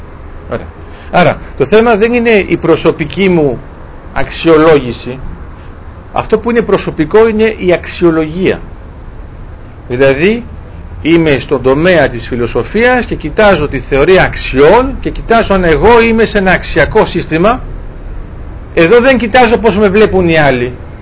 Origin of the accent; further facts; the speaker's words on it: Volos, Thessaly, Greece; εγώ είμαι από το Βόλο